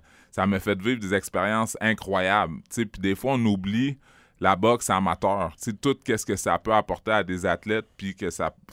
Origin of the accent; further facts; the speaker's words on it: Quebec City, Quebec, Canada; born there; je suis né en 1981 à Québec. Des petits métis, des petits blacks, il n'y en avait pas beaucoup.